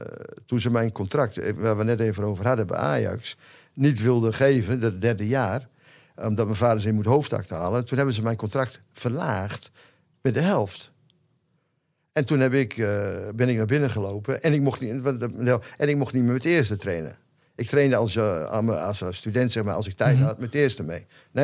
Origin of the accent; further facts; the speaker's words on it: Groningen, Netherlands; Ja, ik ben Groninger